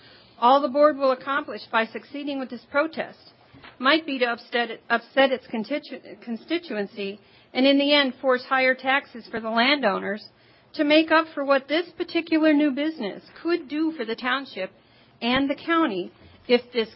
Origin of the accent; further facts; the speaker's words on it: New York City, New York, United States; moved away as an adult; When my husband Ron and I have company from my hometown in New York City, these farmers are kind enough to let our guests ride that combine and see how it works.